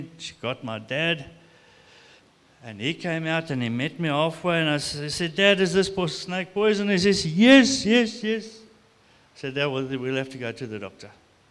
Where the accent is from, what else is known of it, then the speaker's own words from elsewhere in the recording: Zimbabwe; I grew up in Rhodesia, Zimbabwe, and I was still a chokerki. I was still crawling.